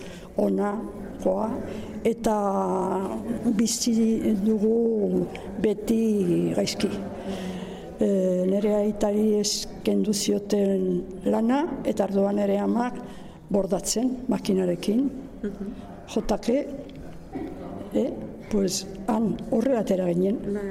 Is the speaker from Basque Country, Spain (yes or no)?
no; Pamplona, Navarre, Spain; born there; Baina nia, Iruñan jaio nintzen, eta den arderaz.